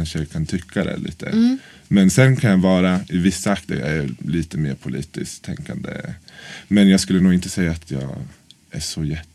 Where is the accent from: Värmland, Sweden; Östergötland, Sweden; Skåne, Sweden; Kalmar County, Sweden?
Östergötland, Sweden; Norrköping; now in Stockholm, Sweden; Så jag är från Norrköping och jag utbildar styckare. Och sen så kände jag bara att jag måste komma därifrån. Så då flyttade jag liksom till Stockholm.